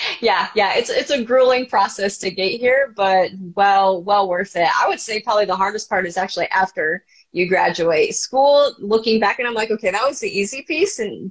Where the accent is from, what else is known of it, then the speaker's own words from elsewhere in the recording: Ohio, United States; moved away as an adult; now in Arizona, United States; But yeah, I grew up in Ohio and then came out to Arizona to go to med school, and I just never left.